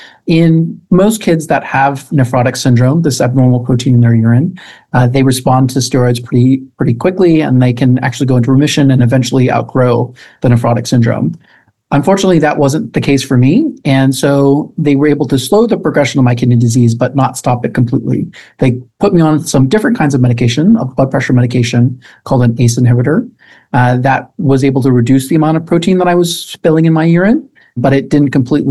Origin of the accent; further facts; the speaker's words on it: Florida, United States; I grew up in Florida, and then I was just doing my normal kid thing.